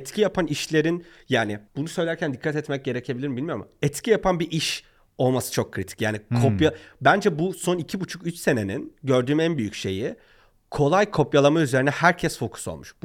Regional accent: Urfa, Şanlıurfa, Turkey; Yani ben Urfalıyım yani.

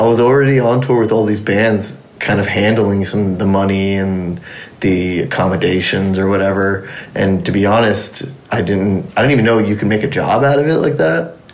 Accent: Texas, United States; But I was like, bro, I'm from Texas, like I know about … Swisha House and all that stuff.

